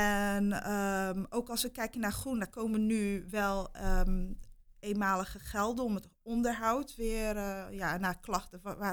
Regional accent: Capelle aan den IJssel, South Holland, Netherlands; vooral in wijken zoals waar ik vandaan kom, Schollevaar.

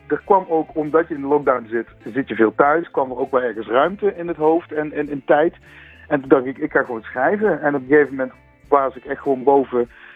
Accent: Limburg, Netherlands; kom ik uit Limburg, Midden-Limburg.

